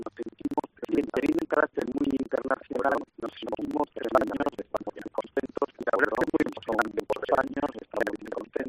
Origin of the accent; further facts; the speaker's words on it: Region of Murcia, Spain; Pero pues, como somos murcianos, queremos compartir con los que convivimos sobre este evento.